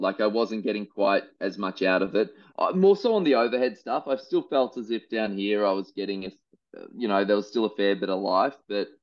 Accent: Queensland, Australia; As a Queenslander, it was Paddy Rafter.

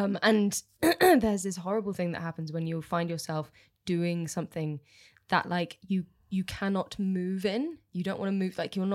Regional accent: Bibury, South West England, United Kingdom; The Cotswolds.

